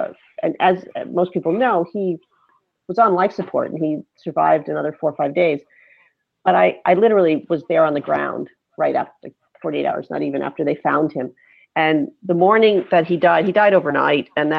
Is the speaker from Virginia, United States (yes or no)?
no; New York, United States; Anyway, I'm from New York.